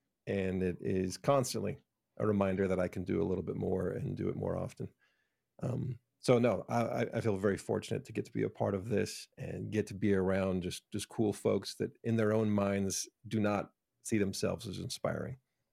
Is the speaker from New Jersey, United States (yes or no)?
no; South Dakota, United States; I'm the sixth of eight kids. I grew up in South Dakota